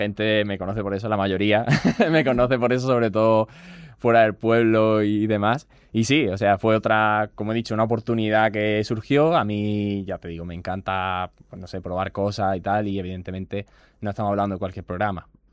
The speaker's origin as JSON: {"language": "Spanish", "region": "Andalusia", "country": "Spain", "said": "Para mí es un honor, la verdad, representar a mi ciudad. Y te empezáis desde mi pueblo, ahora ya a Málaga y ojalá que luego España"}